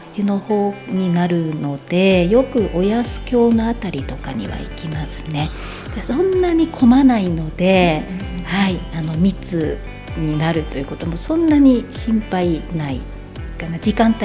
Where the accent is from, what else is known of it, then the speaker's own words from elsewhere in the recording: Daisen, Akita, Japan; 出身は秋田県大仙市です。